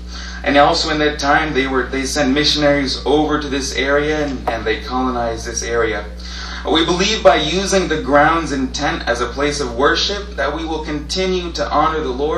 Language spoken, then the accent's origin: English; Easton, Pennsylvania, United States; I'm a minister from the Rock Church of Easton in downtown Easton. I'm also a resident of Easton, Pennsylvania. I've been here my entire life.